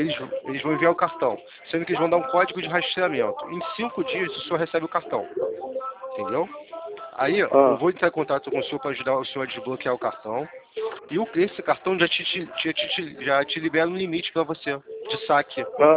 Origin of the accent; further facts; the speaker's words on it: Rio de Janeiro, Brazil; 21 é o DDD. Eu sou aqui do Rio.